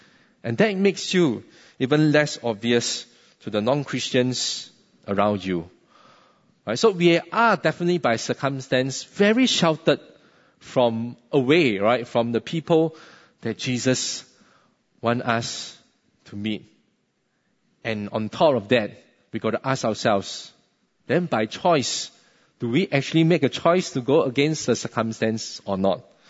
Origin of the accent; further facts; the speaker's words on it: Singapore; we grew up in Singapore. It's a very affluent nation